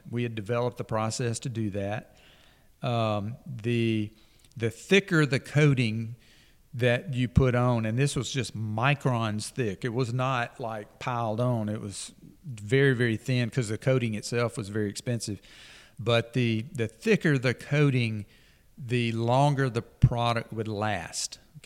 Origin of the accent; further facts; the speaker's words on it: Sylacauga, Alabama, United States; And you know, again, we're from Sylacauga, Alabama, okay?